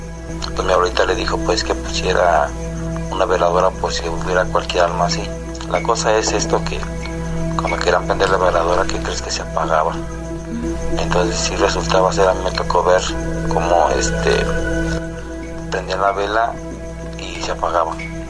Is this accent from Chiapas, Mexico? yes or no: no; Guanajuato, Mexico; Soy de acá de Iriangato, Guanajuato.